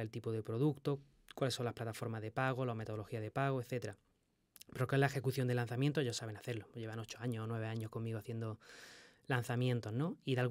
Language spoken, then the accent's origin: Spanish; Granada, Andalusia, Spain; la Alhambra es el monumento más visitado de España, poca gente lo sabe, y está en mi ciudad natal.